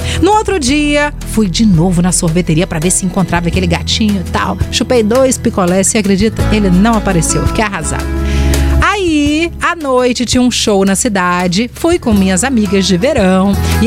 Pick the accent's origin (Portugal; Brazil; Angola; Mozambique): Brazil; Minas Gerais; Deve ser por causa do meu sotaque, né, Cleide? Respondi que eu era de Minas, né?